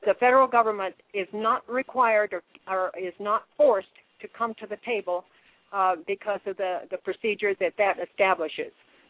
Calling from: Bigfork, Montana, United States; I'm calling from Big Fork, Montana.

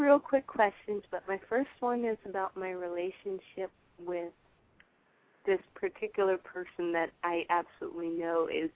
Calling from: Pennsylvania, United States; I'm from Pennsylvania.

